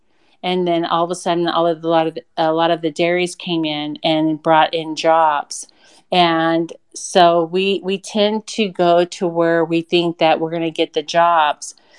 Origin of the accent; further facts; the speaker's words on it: Jerome, Idaho, United States; I grew up in Jerome, and I went from first to 12th grade with all of these people.